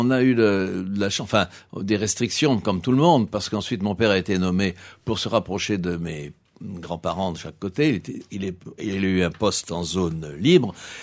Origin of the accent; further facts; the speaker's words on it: Chinon, Centre-Val de Loire, France; also born or lived in Tours; Et donc je suis né à Tours. Je suis très fier car c'est vraiment une très très belle ville, Tours. Et puis alors surtout parce que à Chinon c'est le pays de Rabelais et que mon enfance, ma toute petite enfance, a été baigné par l'atmosphère